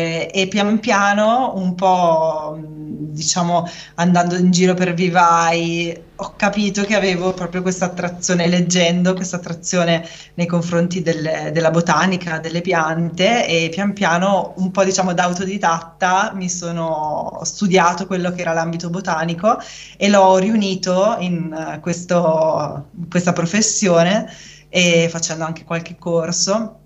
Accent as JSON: {"language": "Italian", "town": "Bergamo", "region": "Lombardy", "country": "Italy", "said": "Io ho studiato architettura, sì, a Ferrara, anche se sono bergamasca d'origine"}